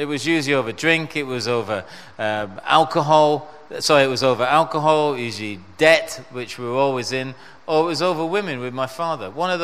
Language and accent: English; Salford, North West England, United Kingdom; born there; I was born in Salford, in Manchester.